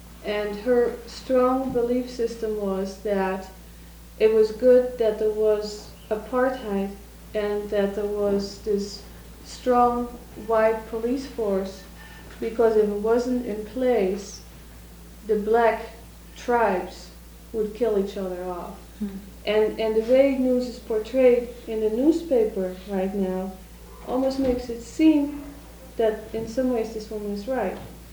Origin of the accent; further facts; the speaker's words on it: Netherlands; I grew up in the Netherlands